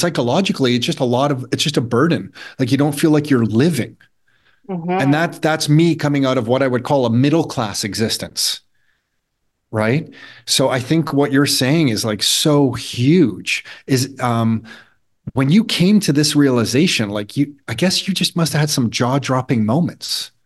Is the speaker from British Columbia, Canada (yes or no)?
no; Mississauga, Ontario, Canada; growing up in Mississauga on the west side of Toronto